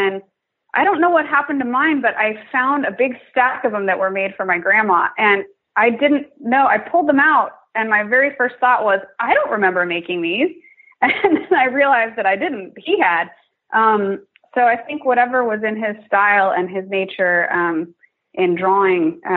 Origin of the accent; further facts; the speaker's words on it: Salt Lake City, Utah, United States; I grew up in Salt Lake City.